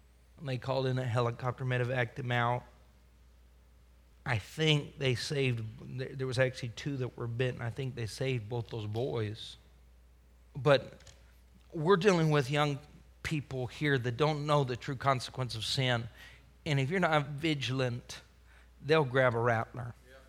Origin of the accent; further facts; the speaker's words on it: Colorado, United States; I was a young man. We were growing up in Colorado.